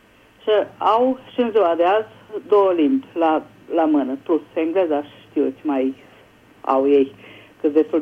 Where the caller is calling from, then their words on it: Budapest, Hungary; din Budapesta.